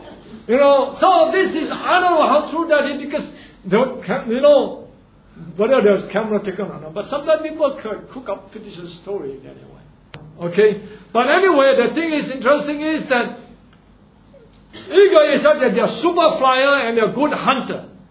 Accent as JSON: {"language": "English", "country": "Singapore", "said": "as far as a Singaporean, I believe, I'm not sure about a Filipino now. Singapore become an instant, everything is an instant, fast-paced society we have, right?"}